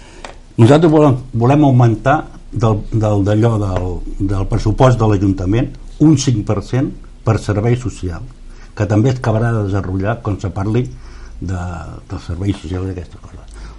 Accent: L'Escala, Catalonia, Spain; jo soc fill de l'Escala i he tornat, no fa gaire

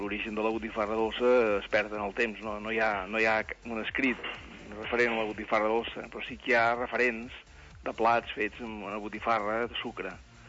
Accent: Llançà, Catalonia, Spain; jo que soc de Llançà, potser per la proximitat de França

